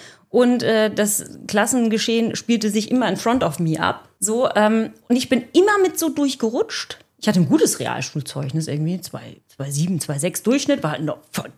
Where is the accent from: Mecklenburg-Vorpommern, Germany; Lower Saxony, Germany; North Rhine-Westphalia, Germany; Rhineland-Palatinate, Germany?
Rhineland-Palatinate, Germany; ich komme ja aus Rheinland-Pfalz, ich habe da ja lang gewohnt